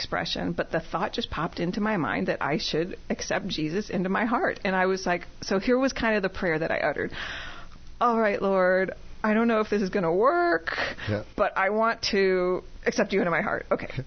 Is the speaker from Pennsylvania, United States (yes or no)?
no; Champaign, Illinois, United States; So I grew up here in Champaign